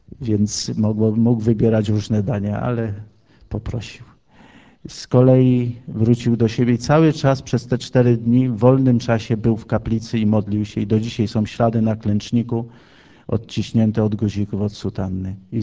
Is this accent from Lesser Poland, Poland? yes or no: yes; Skała, Lesser Poland, Poland; pochodzę ze Skały koło Krakowa, Skała Najświętszej Maryi, tak się miejscowość nazywa